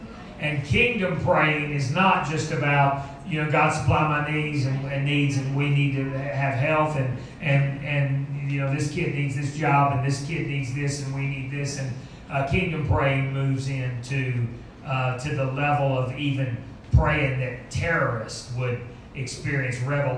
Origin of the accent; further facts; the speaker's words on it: Fort Smith, Arkansas, United States; Brother Lumpkin was my pastor growing up in Fort Smith, Arkansas, and he said this.